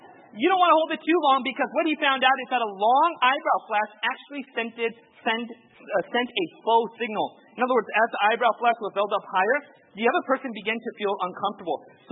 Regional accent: California, United States; I grew up in Orange County.

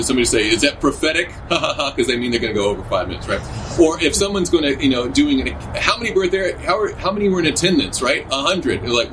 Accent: Michigan, United States; It's hard not to bring that up when we're from Michigan.

